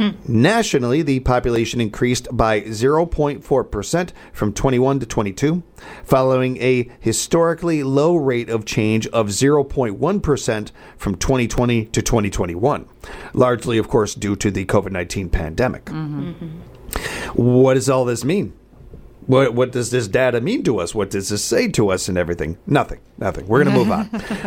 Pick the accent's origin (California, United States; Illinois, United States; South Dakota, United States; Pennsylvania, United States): Illinois, United States; All you got to do is look at my home state in Illinois